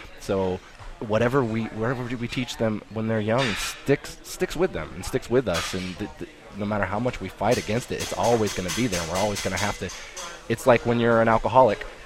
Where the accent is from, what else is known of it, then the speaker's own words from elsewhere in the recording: San Diego, California, United States; My family is all San Diego Chargers fans because we grew up in San Diego.